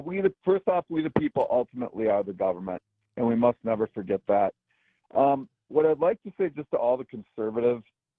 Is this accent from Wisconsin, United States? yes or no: yes; Wisconsin, United States; I mean, I'm from Wisconsin. I believe in this state.